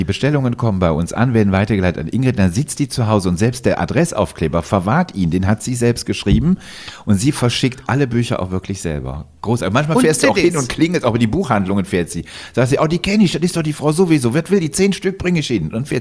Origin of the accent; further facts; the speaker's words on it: Cologne, North Rhine-Westphalia, Germany; herzliche Grüße in meiner Heimat Köln.